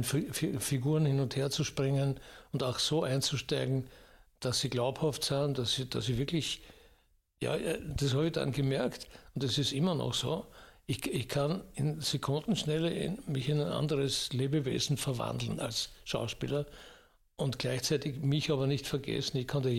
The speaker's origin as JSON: {"language": "German", "country": "Austria", "said": "am Anfang habe ich auch den Eurocup in der Schweiz gespielt, den Schweizer Eurocup als Österreicher."}